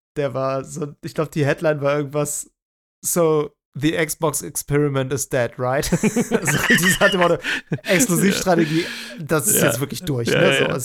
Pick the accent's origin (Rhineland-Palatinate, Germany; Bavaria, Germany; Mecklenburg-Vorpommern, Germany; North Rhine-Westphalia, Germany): North Rhine-Westphalia, Germany; bei dem kleinen Segelflughafen, der bei mir, wo ich herkomme, vom platten Land in Nordrhein-Westfalen.